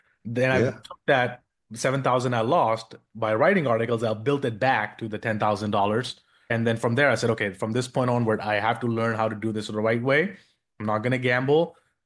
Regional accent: India; born there; English is a second language; moved away as an adult; where I was born in India, I felt like I didn't belong or fit

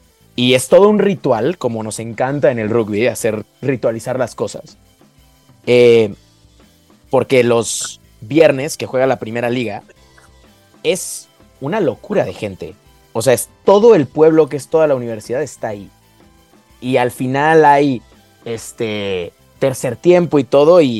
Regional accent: Mexico; ¿De dónde eres? Y yo, de México.

